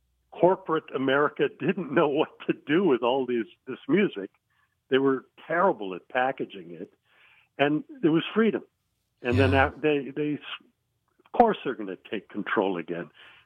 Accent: Philippines; I grew up in the Philippines.

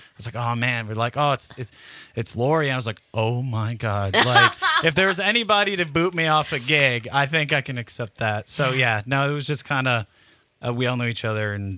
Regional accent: Whitefish Bay, Wisconsin, United States; I'm from Milwaukee, actually, Milwaukee area, Whitefish Bay suburb up there. So yeah, that's where I'm from. Grew up my whole life there.

